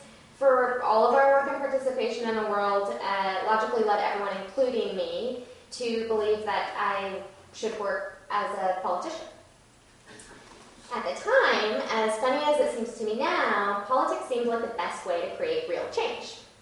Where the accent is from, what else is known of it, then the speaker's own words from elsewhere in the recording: Seattle, Washington, United States; I grew up in Seattle in a family of political advisors, activists, professors, and public school teachers.